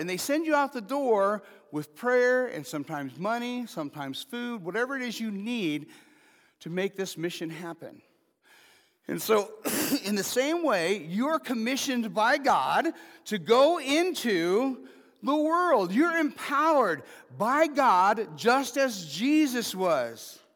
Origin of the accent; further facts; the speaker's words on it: Albany, Oregon, United States; born there; I can't imagine staying within 200 miles from where I was born, because I was born in Albany